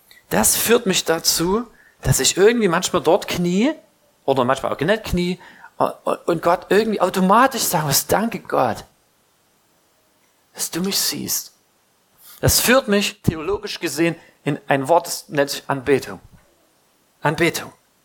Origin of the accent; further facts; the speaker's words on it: Saxony, Germany; ich komme aus dem Erzgebirge, ich bin da raus.